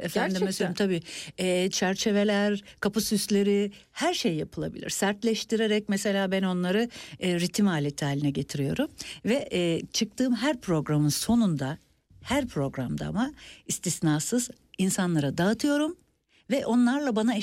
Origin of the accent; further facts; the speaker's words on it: Diyarbakır, Diyarbakır Province, Turkey; also born or lived in İzmir; Benim çocukluğum babamın görevi dolayısıyla Diyarbakır'da geçti bir kısmı. Sonra İzmir'e geldik.